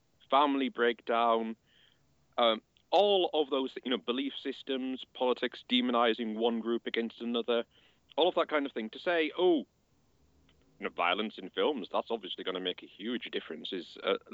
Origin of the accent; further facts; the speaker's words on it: United Kingdom; I'm personally for gun control because I'm a Brit